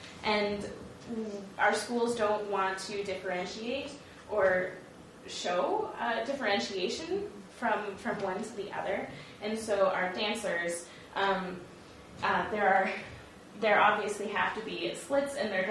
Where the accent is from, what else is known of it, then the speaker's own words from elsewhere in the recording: Alberta, Canada; Alberta, Canada, which is where I'm from and where I grew up in the Evangelical Lutheran Church in Canada.